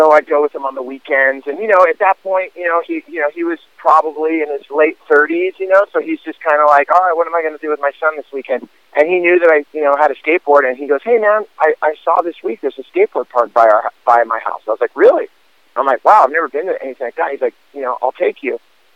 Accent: Santa Cruz, California, United States; Yeah, I grew up in Santa Cruz. My parents moved there.

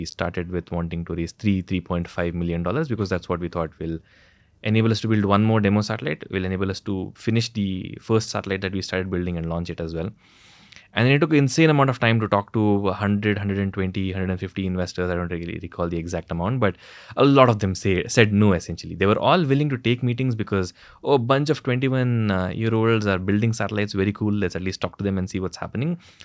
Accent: Aldur, Karnataka, India; English is a second language; And I am now in Chikmagalur in Aldur at my hometown because lockdown.

